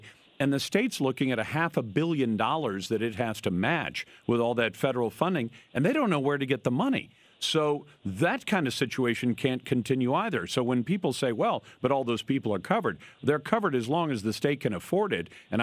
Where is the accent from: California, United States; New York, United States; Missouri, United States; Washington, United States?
Washington, United States; including one in my home state of Washington